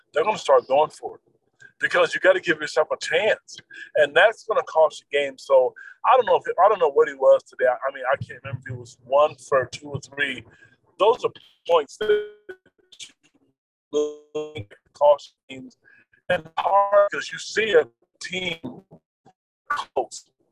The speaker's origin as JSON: {"language": "English", "town": "Quad Cities", "country": "United States", "said": "I mean, I'm from the Quad Cities, and, you know, there's a local kid here"}